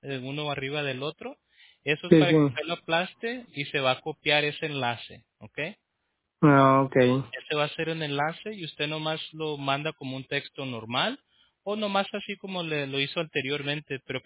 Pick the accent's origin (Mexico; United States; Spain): United States; Prescott Valley, Arizona; Sí, de hecho, en Prescott, Arizona, fui donde okay. Nací. Soy de Prescott Valley, ¿verdad?